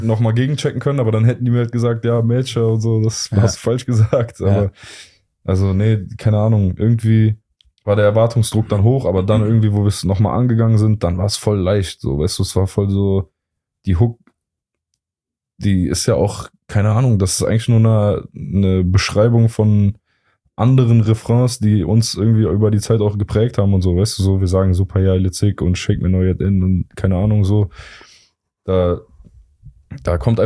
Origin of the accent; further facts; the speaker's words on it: Cologne, North Rhine-Westphalia, Germany; Alter, wir kommen aus der geilsten Stadt der Welt, Bruder.